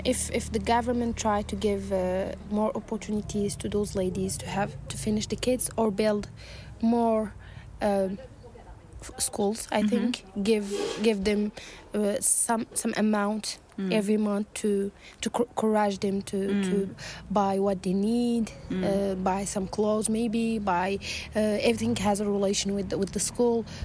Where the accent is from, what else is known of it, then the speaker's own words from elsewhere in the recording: Morocco; I'm from Morocco, exactly south Morocco.